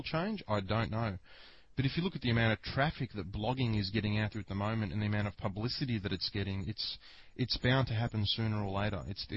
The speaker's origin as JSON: {"language": "English", "country": "Australia", "said": "I'm more Australian than Mick Doohan. How do you like that?"}